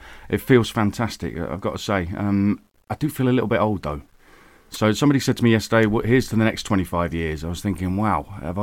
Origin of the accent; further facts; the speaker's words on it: Peterborough, East of England, United Kingdom; I was at school, born and brought up in Peterborough, did my A-levels there, and then went to university in Hull.